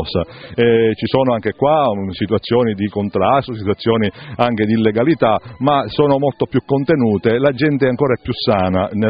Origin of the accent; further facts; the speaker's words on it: Rosolini, Sicily, Italy; la terza avrà Rossolini, anche giusto che il mio paese in qualche modo venga citato.